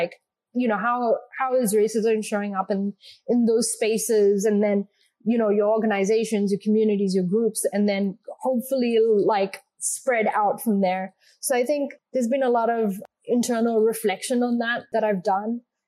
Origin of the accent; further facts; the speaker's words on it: New Zealand; Like that is my experience as a New Zealander, but going to America, which happens to be a very diverse country, I was able to see a lot of designers who looked like me.